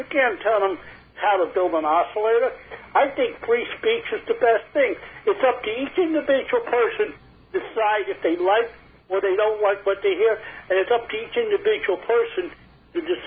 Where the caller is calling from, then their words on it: Queens, New York, United States; I'm calling from Queens.